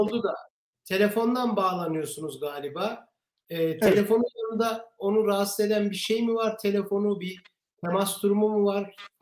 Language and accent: Turkish; Aksaray, Aksaray Province, Turkey; Ben 2002 seçimlerinde Saadet Partisi'nin memleketim Aksaray'daki mitingine denk gelmiştim.